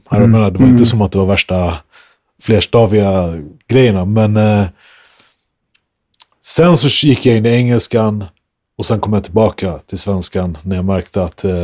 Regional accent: Brandbergen, Stockholm County, Sweden; also born or lived in Rågsved; Jag är uppvuxen i Brandbergen, Haninge. Bodde en liten stins i Rågsved.

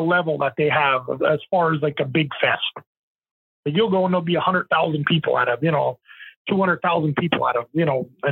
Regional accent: Nanticoke, Pennsylvania, United States; headlining? we're from Nanticoke, you know what I mean?

